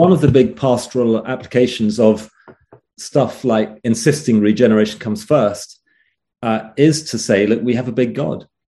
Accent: England, United Kingdom; England. Yeah

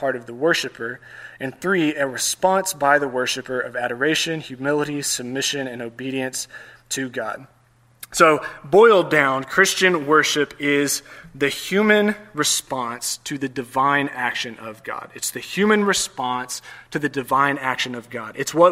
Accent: Texas, United States; I'm from Texas, I can't get away from a three-point outline. That's how we do it in the South.

